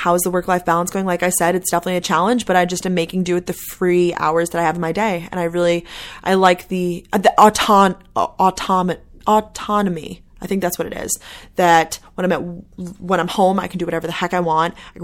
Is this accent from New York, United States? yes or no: yes; Long Island, New York, United States; I'm from Long Island, New York. I went to the University of Georgia.